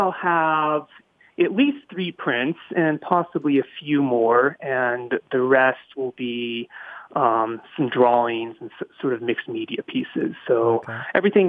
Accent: Basalt, Colorado, United States; My parents still live in the house I grew up at in Basalt

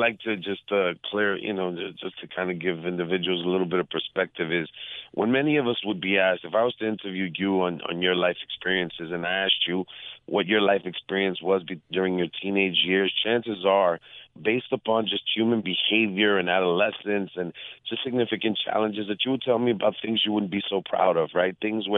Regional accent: Hempstead, New York, United States; I grew up in a small village of 70,000 people called Hempstead, where we had failing schools, where we had very little opportunities

